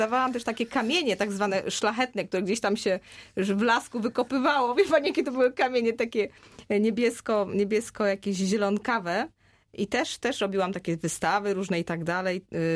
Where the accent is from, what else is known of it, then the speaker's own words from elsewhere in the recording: Zbrosławice, Silesian Voivodeship, Poland; also born or lived in Katowice; urodziłam się w Katowicach na Śląsku. Aha. Tak, jestem Ślązaczką, ale mieszkałam większość życia właśnie w tym ośrodku jeździeckim w Zbrosławicach, koło Tarnowskich Gór, pięknej miejscowości, gdzie chodziłam do szkoły podstawowej.